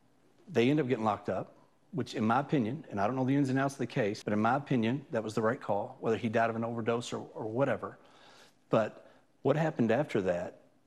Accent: Louisville, Kentucky, United States; I grew up in the West End, which is the urban area of Louisville.

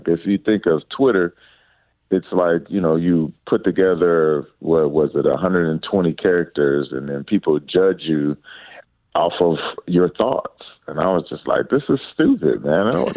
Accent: Detroit, Michigan, United States; I remember when I was a kid and, you know, growing up in Detroit, Michigan, you know, we didn't have a lot of fanfare like this.

